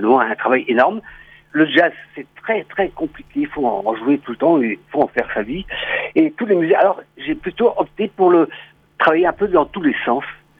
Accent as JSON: {"language": "French", "town": "Portsall", "region": "Brittany", "country": "France", "tie": "born there", "lives_now": "Plougastel-Daoulas, France", "said": "Je suis né à Port-Chal, même village d'ailleurs que … Ensuite, mes arrière-grands-parents étaient originaires de Molène. Donc, j'ai eu aussi un studio à Molène. Et j'habite actuellement à Plougastel, dans la rade de Brest."}